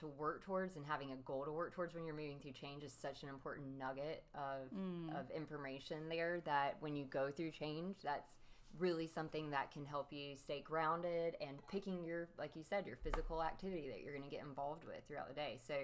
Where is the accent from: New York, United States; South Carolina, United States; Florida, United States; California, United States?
South Carolina, United States; Sumter; now in Charleston, United States; I am originally from Sumter, South Carolina, which is about an hour and 45 minutes from where I live now in Charleston.